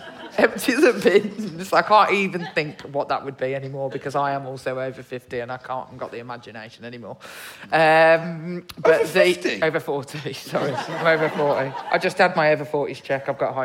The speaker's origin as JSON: {"language": "English", "town": "Birmingham", "region": "West Midlands", "country": "United Kingdom", "said": "I've got to say, I didn't know whether mackerel and salmon was in the sea. I'm from Birmingham."}